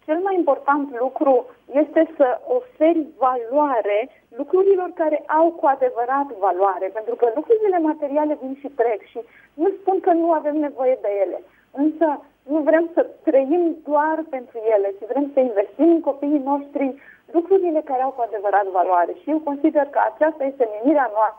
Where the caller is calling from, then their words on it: Bucharest, Romania; din București.